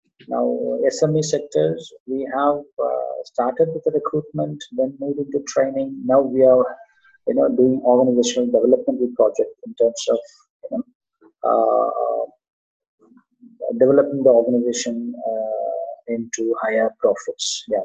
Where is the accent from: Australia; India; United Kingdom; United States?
India; now in Abu Dhabi, United Arab Emirates; I'm hailing from India, and I'm sitting now in the office in Abu Dhabi.